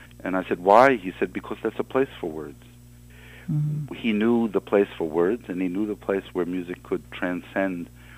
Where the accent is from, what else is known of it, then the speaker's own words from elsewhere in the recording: United States; and as a American freedom-loving person, it was a very, very strange thing